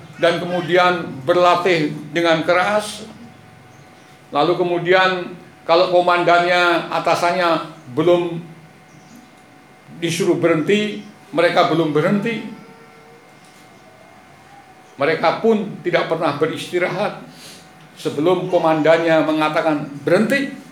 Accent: Magelang, Central Java, Indonesia; Saudara-saudara, saya ini orang asli Magelang.

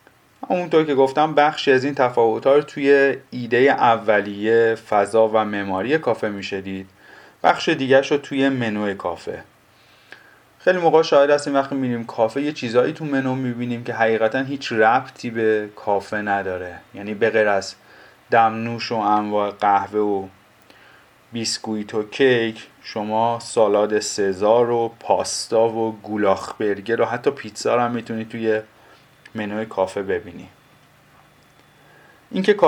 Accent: Tehran, Tehran Province, Iran; تهرانی که دیگه اون شهر کوهپایه‌ای زیبا و چهار فصل نیست. شهر زادگاه من که یه زمانی از پنجره اتاقم دماوند رو توش می‌دیدم

